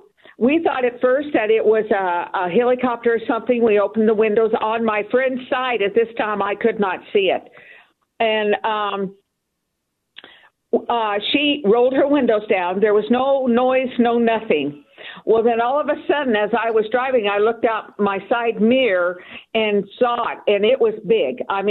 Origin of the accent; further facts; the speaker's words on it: Yuma, Colorado, United States; I'm from Colorado, not Arizona.